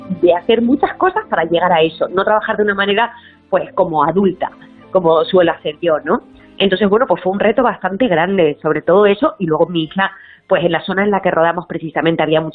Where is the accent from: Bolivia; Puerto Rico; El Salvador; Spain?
Spain; Fuerteventura, Canary Islands; rodada en Fuerteventura, donde yo nací y me crié